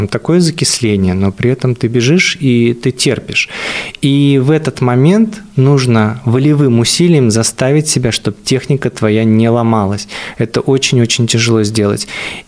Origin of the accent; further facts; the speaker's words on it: Buryatia, Russia; но вот я вообще из Бурятии, то получается у нас вообще очень холмистая местность была